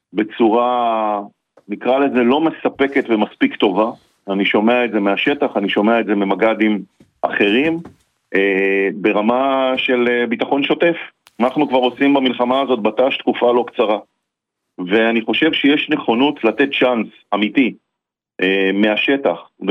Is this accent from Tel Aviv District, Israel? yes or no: yes; Tel Aviv, Tel Aviv District, Israel; now in Kfar Saba, Israel; חילוני. חילוני, תל אביבי במקור, איש הייטק.